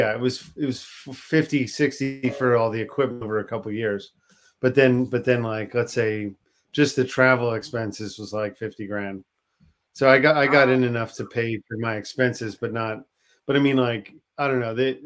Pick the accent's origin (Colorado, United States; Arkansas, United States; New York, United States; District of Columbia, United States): District of Columbia, United States; Washington; And that's sort of what I'm doing is I'm from Washington, D.C. And, you know, I grew up in a nice family around fancy people and around, you know, spooks and all these other people.